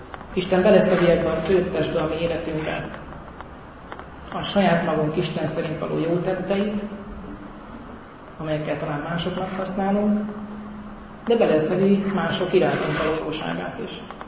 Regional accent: Heves, Hungary; Én egy kisvárosból származom, amit Hevesnek hívnak, Heves megyében, Heves megye, Hevesről kaptam ki. És ebben a kisvárosban, ahol én fölnőttem

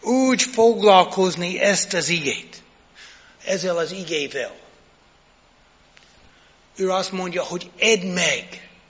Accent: United States; Hungarian is a second language; De tudjátok, hogy én az Egyesült Államokból jöttem. Amikor mi az Egyesült Államokban eszünk egy gofrit, mit teszünk rá?

